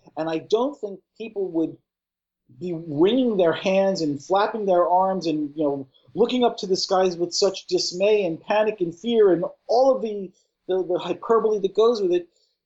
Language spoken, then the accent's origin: English; New York, United States; He's from New York. We're from New York. We've lived with this fucking guy for over 30-plus years.